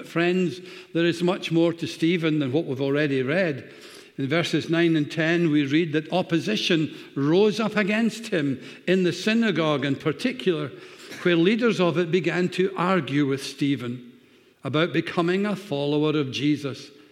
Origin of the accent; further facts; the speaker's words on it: Glasgow, Scotland, United Kingdom; I was raised in Glasgow.